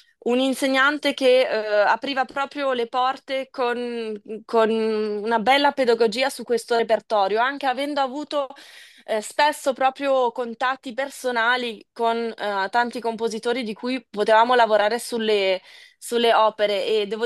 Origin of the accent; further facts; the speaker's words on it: Breganzona, Ticino, Switzerland; io sono cresciuta a Breganzona in una casa bilingue, perché mia mamma viene dall'Australia